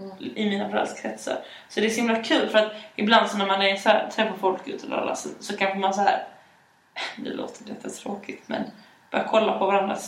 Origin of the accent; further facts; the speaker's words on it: Ystad, Skåne, Sweden; born there; vi sa när vi var små att vi, eftersom vi var födda i Ystad, kunde prata ystadspråkiska.